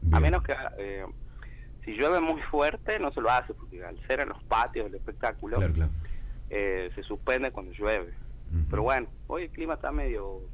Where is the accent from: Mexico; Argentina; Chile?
Argentina; como argentinos.